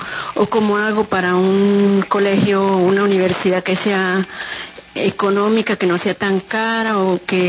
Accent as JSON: {"language": "Spanish", "town": "Duitama", "region": "Boyacá", "country": "Colombia", "said": "soy de Duitama"}